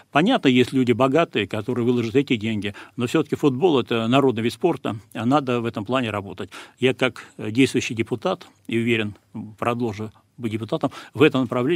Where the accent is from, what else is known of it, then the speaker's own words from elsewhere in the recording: Saint Petersburg, Russia; now in Moscow, Russia; 2001 года я живу и работаю в Москве, но я горд тем, что я был, есть и буду петербуржцем. Для меня Петербург — это моя родина, это мой родной город. Я не считаю себя, не буду никогда считать москвичом